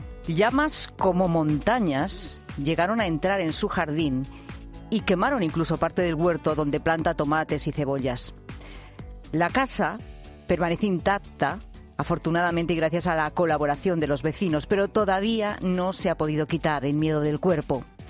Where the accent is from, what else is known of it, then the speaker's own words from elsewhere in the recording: Mahíde, Castile and León, Spain; yo salí de mi pueblo, de Maíde, con el coche rumbo noroeste.